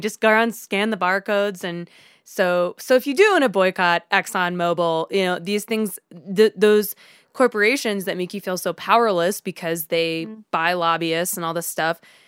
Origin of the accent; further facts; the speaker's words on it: Wichita, Kansas, United States; especially since I'm from Wichita, Kansas, which is home of the Koch brothers, Koch Industries